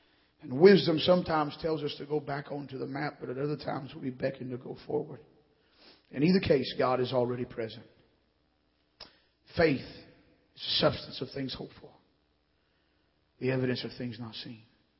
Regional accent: Kentucky, United States; I'm from Kentucky. You have to forgive me.

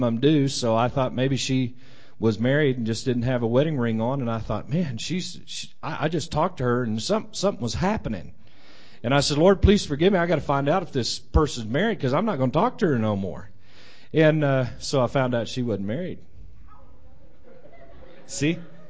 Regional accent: Arkansas, United States; I was from Arkansas. She was from Indiana.

